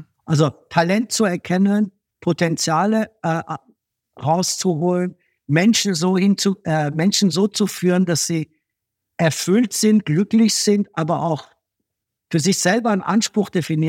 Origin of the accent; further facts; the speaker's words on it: Austria; als Österreicher ist man ja auch immer, man ist ein bisschen gewichter wie die Deutschen und die Franzosen, weil wir so ein kleines Land sind